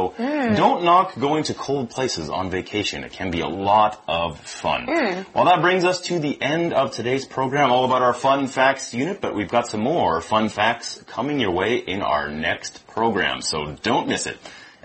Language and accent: English; Canada; I'm from Canada, so we're used to those temperatures.